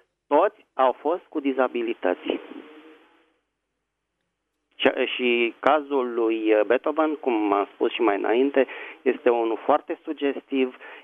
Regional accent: Bucharest, Romania; sunt din București.

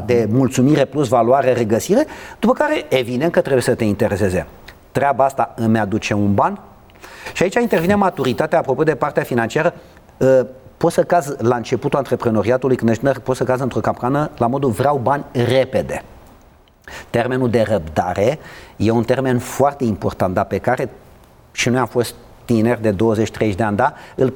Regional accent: Romania; eu ca român îmi doresc să iau era să zic ce e mai bun

